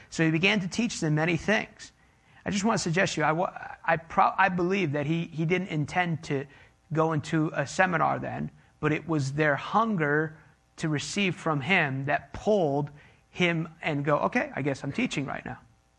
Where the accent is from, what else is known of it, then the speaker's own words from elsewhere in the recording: United States; Americans, I'm American, so I can say this